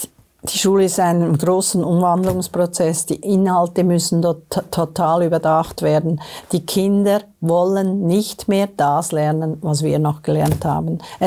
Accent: Switzerland; glasklar haben wir jetzt wieder gesehen bei den Wahlen bei uns in der Schweiz.

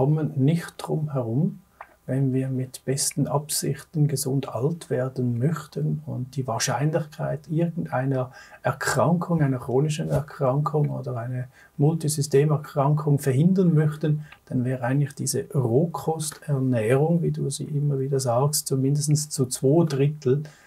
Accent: Switzerland; Ich bin Schweizer, ich liebe meinen Käse.

